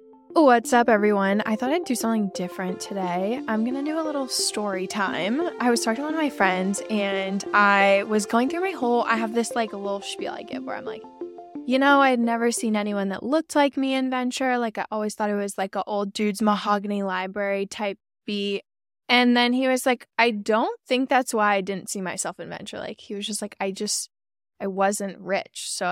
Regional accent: San Diego, California, United States; I grew up in San Diego. I went to SDSU. We don't have a huge venture alumni network.

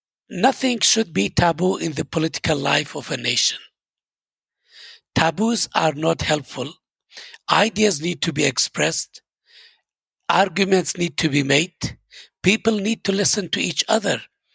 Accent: Erbil, Kurdistan Region, Iraq; also born or lived in Mosul; Well, I call Hawler Erbil home. I was born here and I grew up here. I did my high school here. Then I went to Mosul. I studied the University of Mosul for 4 years.

